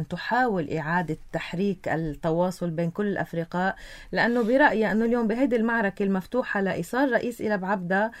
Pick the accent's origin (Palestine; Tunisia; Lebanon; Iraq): Lebanon; احنا نحن كلبنانيين